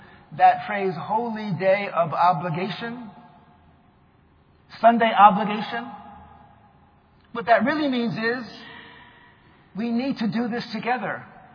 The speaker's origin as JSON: {"language": "English", "region": "New York", "country": "United States", "said": "And as a New Yorker in exile, on Monday, many Catholics I know will go to Rockaway to get in the water on the Assumption."}